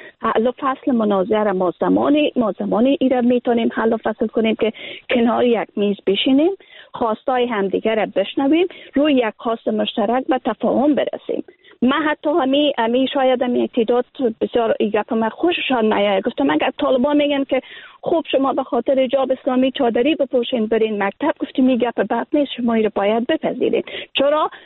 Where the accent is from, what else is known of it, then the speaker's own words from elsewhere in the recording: Afghanistan; moved away; اگر ما امروز بیرون از افغانستان زندگی میکنیم باور کنیم که من از لحاظ فیزیکی بیرون از افغانستان هستم.